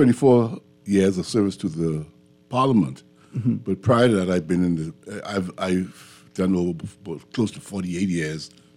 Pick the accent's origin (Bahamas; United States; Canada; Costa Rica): Bahamas; Fox Hill, New Providence; I grew up in Fox Hill.